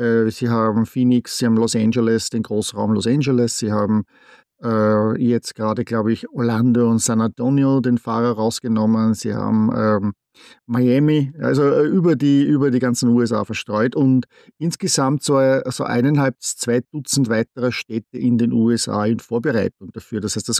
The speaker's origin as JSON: {"language": "German", "region": "Vienna", "country": "Austria", "lives_now": "United States", "said": "ich bin ursprünglich aus Wien. Das hört das vielleicht noch an dem leichten Akzent."}